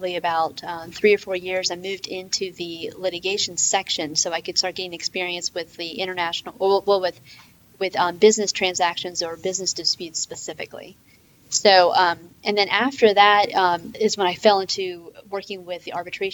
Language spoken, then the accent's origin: English; Charlotte, North Carolina, United States; And I'm actually from Charlotte, one of the few born and raised. I went to Myers Park High School.